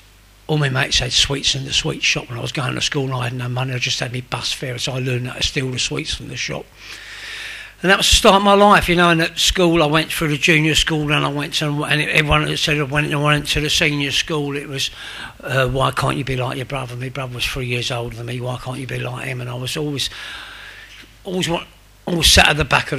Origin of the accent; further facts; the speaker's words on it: London, United Kingdom; born there; I was born in West London, you know, my parents were Irish. They came over here after the war, they both lost brothers in the war, and I was born in London in 1952, the 4th of April 1952.